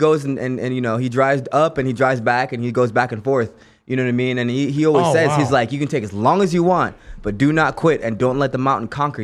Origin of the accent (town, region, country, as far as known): Jamaica; born or raised there